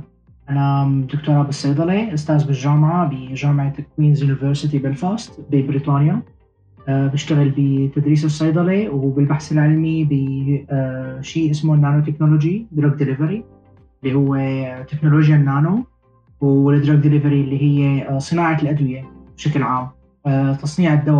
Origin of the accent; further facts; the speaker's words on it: Syria; also born or lived in France / Germany; now in United Kingdom; أنا خريج جامعة من سوريا وسافرت على، يعني مرقت بكذا مرحلة، يعني مرقت فترة بفرنسا وكان في ألمانيا وبعدين اجيت على بريطانيا، فيعني قصة هيك 10 سنين مرقوا مثل الحلم